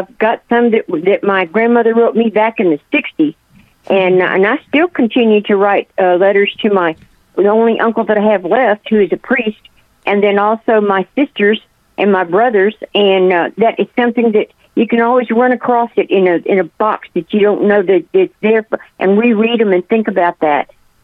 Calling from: Austin, Texas, United States; Okay, I'm from Land Passage, Texas. Austin.

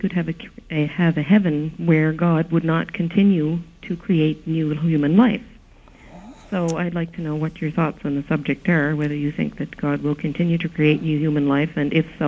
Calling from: Prince Edward Island, Canada; I'm calling you from Prince Edward Island, Canada.

